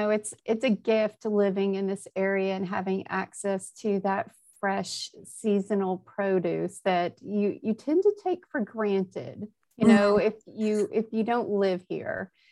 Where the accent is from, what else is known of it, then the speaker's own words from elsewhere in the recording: Nashville, Tennessee, United States; Well, I was not born and raised here. And that has helped me just truly appreciate, the produce that we were talking about. I grew up, I grew up in Nashville, Tennessee.